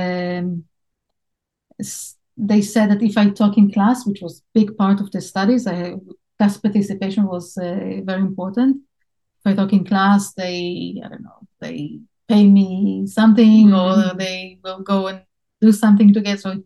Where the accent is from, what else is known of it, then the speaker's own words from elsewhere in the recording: Israel; I was born and raised in Israel